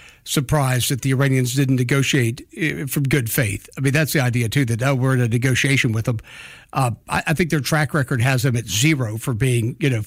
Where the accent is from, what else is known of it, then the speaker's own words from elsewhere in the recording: United States; but I did see the strong neocon tendency just as an American.